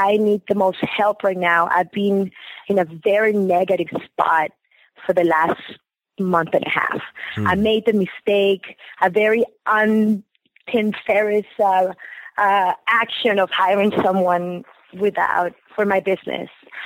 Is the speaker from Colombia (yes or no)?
yes; Colombia; I am Colombian.